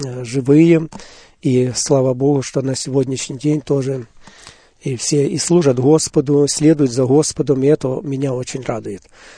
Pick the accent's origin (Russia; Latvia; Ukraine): Ukraine; Hadiach, Poltava Oblast; Я сам родился в Полтавской области, город Гадяч, сразу в послевоенное время. Жили мы в очень разрушенном городе.